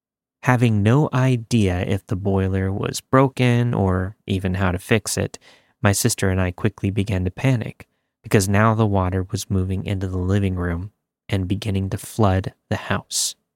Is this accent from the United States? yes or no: no; Yorkshire and the Humber, United Kingdom; I planned to move back to my hometown in Yorkshire, England.